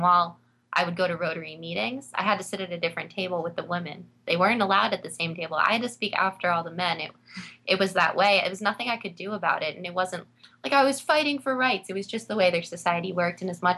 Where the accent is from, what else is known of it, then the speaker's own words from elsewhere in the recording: United States; Honestly, as an American, they really look up to you.